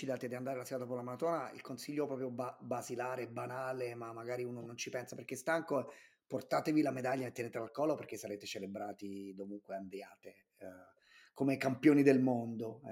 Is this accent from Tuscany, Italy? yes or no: no; Naples, Campania, Italy; Buonissima, lo dico io, sono napoletano, quindi sono